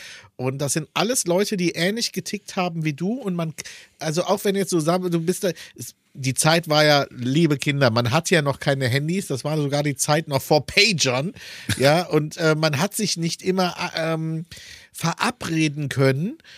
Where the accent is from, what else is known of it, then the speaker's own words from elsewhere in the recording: Aachen, North Rhine-Westphalia, Germany; Also pass auf, ich bin ja in Aachen groß geworden. Aachen ist eine Studentenstadt.